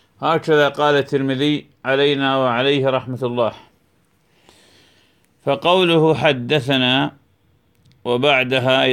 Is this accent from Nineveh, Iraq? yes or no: no; Hit, Al Anbar, Iraq; born there; moved away; وكنا مرة قبل عام في هيت، وهي المدينة التي ولدت فيها، وكانت نهاية أمري حينما خرجت من بلدنا العراق.